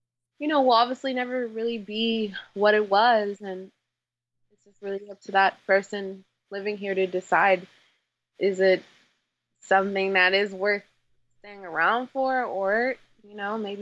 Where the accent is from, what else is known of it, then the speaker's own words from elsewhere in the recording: Arizona, United States; also born or lived in Alaska; I'm not originally from here. I'm actually from Alaska. Or, you know, born right there. But when I came out here around 9 or 10, this was home for me, being in Arizona.